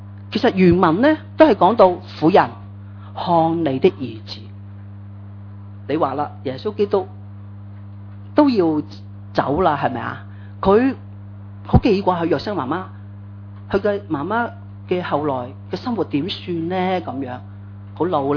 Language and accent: Cantonese; China; 我哋中國人㗎係咪啊